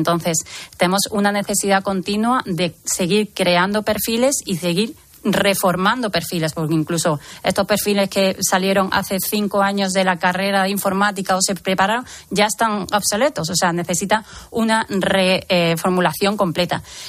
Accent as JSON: {"language": "Spanish", "region": "Andalusia", "country": "Spain", "said": "Y tercera, y que está ganando todavía está ganando campo, mi tierra Andalucía, ya vamos por 5.000 ofertas en los últimos tres meses."}